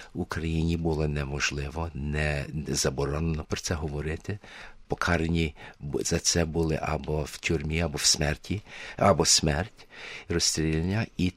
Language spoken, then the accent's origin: Ukrainian; Canada; я є канадець українського походження. Мої батьки потерпіли над тим, що над сталінським терором. І були змушені від'їхати від своєї батьківщини в Канаду.